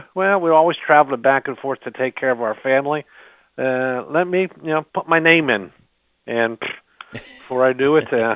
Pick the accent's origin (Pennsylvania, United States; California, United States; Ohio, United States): Pennsylvania, United States; Hempfield Township; Well, actually, before, my wife and I are from Westmoreland County. My wife was from Derry, and I'm from Hempfield.